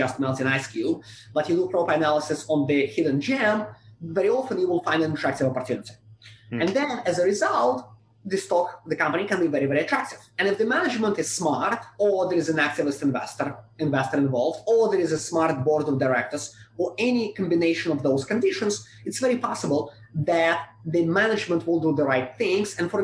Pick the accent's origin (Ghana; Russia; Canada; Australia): Russia; English is a second language; moved away as an adult; now in United States; I grew up in Russia, and I came to the US when I was 21 in 2004. I was trained in Russia as a lawyer